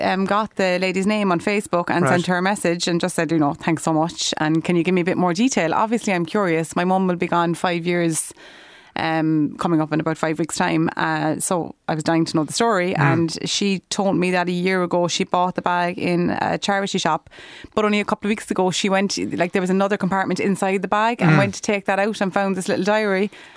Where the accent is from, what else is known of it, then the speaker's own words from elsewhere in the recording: Mayfield, Munster, Ireland; now in Ballyhay, Ireland; I'm from Mayfield, but live down in Ballyhay near Charleville.